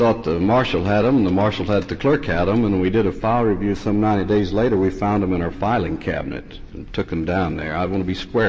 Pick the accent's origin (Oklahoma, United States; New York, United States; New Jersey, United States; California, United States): Oklahoma, United States; You know, I'm from Oklahoma, and I don't like to say this. Basically speaking, we've got an awful good state there.